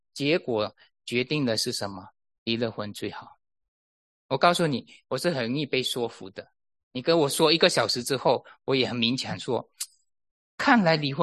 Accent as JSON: {"language": "Chinese", "country": "China", "said": "我们中国人讲话都比较委婉一点，帮助不大，不敢说神恨我们。"}